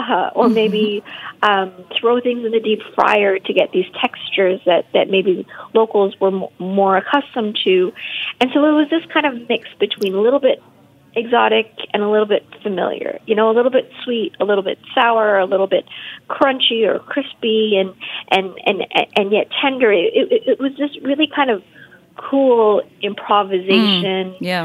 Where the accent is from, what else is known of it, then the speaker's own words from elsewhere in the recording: Vancouver, British Columbia, Canada; now in Toronto, Canada; So as I said, you know, I grew up in Vancouver.